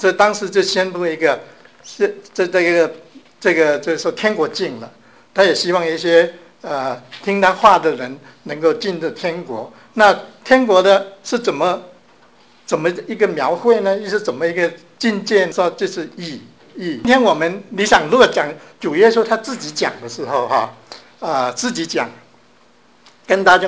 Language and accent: Chinese; China; 知道我们中国人是占了世界上的最少四分之一，在我们祖先创制的时候就讲这个义